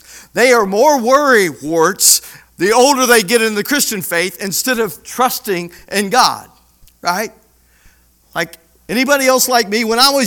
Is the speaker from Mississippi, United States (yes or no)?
yes; Petal, Mississippi, United States; I was from Hattiesburg, Mississippi, Petal, Mississippi. I'm a nobody from nowhere.